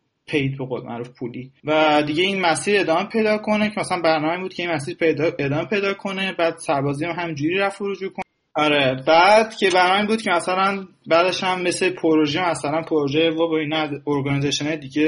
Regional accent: Ahvaz, Khuzestan, Iran; moved away as an adult; also born or lived in Shiraz; now in United States; من ورودی 87 کامپیوتر دانشگاه شیرازم، اهوازی هم اصالتا، از اهواز اومدم.

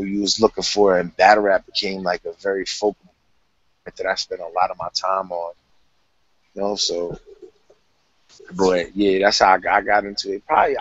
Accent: Bayonne, New Jersey, United States; I'm from Bayonne, which is, like, right over the Staten Island. You know, Staten Island's right over the Bayonne Bridge. It's that close. Like, literally, we were, like, 2 miles away from

